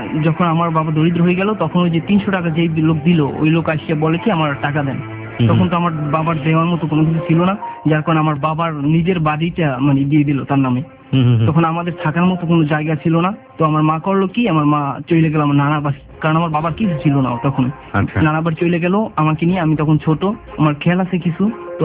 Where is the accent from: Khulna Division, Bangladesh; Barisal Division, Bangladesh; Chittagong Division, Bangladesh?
Barisal Division, Bangladesh; Barisal; born there; now in Dhaka, Bangladesh; আমার জন্ম হয়েছে বরিশালে।